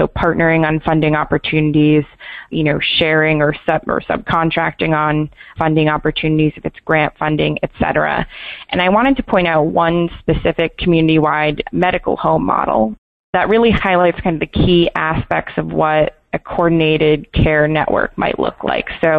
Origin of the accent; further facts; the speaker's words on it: Massachusetts, United States; I'm actually from Massachusetts, so I'm very proud of that fact.